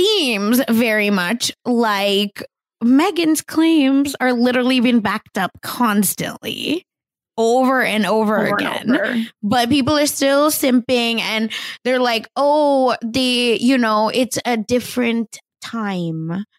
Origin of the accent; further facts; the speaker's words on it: Oklahoma, United States; I'd be like, I'm from Oklahoma.